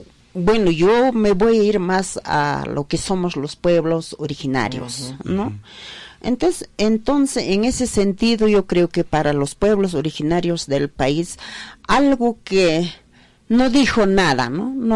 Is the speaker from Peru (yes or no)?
yes; Peru; y nosotros somos, decimos como pueblos originarios, seamos quechuas, amazónicos, aymaras, somos del Perú.